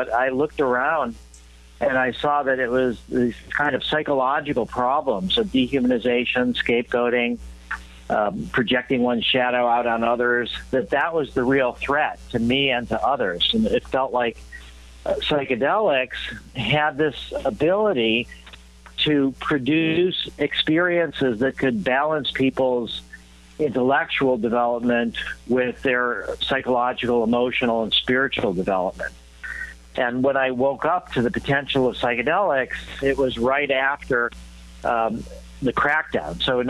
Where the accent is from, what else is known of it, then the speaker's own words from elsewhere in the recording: United States; And then growing up in America during the Cuban Missile Crisis and the whole idea of, you know, kids in school being taught to duck under their desks and cover in case there was a nuclear explosion